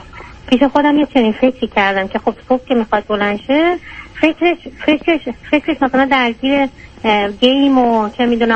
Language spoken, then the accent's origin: Persian; Iran; moved away as an adult; ما از ایران با هم اومدیم بیرون.